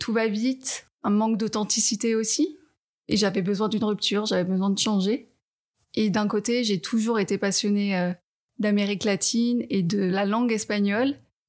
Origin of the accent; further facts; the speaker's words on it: Nice, Provence-Alpes-Côte d'Azur, France; Alors moi, j'ai grandi à Nice, dans un environnement vraiment très famille.